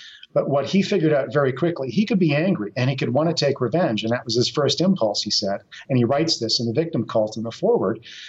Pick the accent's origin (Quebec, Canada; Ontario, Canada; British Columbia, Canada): British Columbia, Canada; Kelowna; So I grew up near Kelowna.